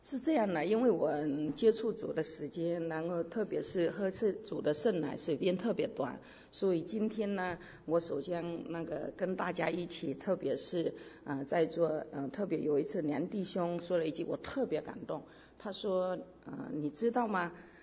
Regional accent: China; 我之前在中国，因为你知道那个我生在70年代，经历过文化大革命，但是我那时候不懂，然后经历过92邓小平南巡，因为我原来是一个幼儿园老师

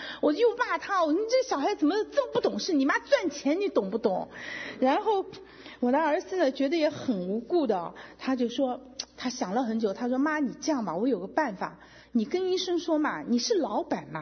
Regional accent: China; 因为我们中国人实在不会说 thank you 啊

